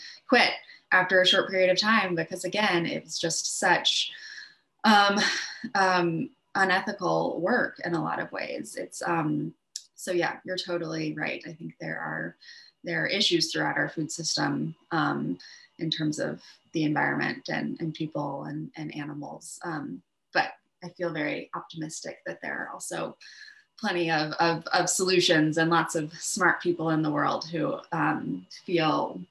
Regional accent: Iowa, United States; I grew up in Iowa and which you know is in the center of the US. I think there are more pigs in Iowa than there are people. I grew up in the city

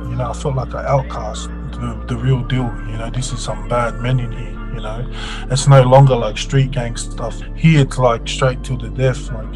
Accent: Mount Druitt, New South Wales, Australia; I'm from Sydney, Australia, and a place called Mount Druitt.

